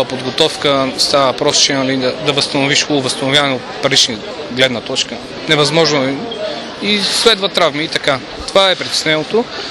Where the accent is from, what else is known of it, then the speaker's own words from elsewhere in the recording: Pirdop, Sofia Province, Bulgaria; аз съм от Пиардоп, тренирам в Пиардоп.